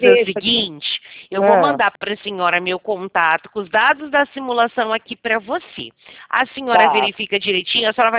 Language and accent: Portuguese; Americana, São Paulo, Brazil; eu sou de Americana